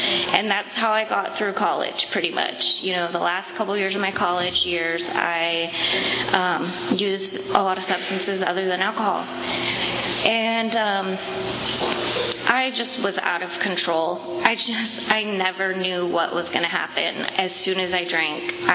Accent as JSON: {"language": "English", "town": "Visalia", "region": "California", "country": "United States", "tie": "born or raised there", "said": "I grew up here in Visalia, and so I started my drinking career in Visalia."}